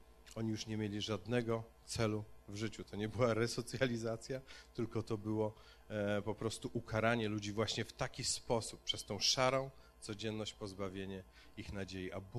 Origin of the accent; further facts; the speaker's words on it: Oława, Lower Silesian Voivodeship, Poland; jestem z okolic, stąd pochodzę z Oławy, także niektórzy z was, ktoś wie, gdzie leży Oława, tak?